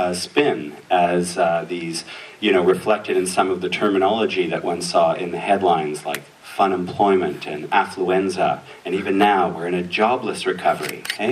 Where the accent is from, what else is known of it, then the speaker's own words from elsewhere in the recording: Canada; we as Canadian filmmakers with our distinctly Canadian point of view can go and look at the best stories